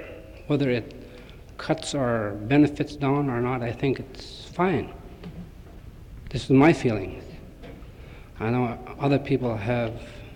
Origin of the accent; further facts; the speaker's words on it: Nondalton, Alaska, United States; I'm a native from Nondalton. I belong to our corporation.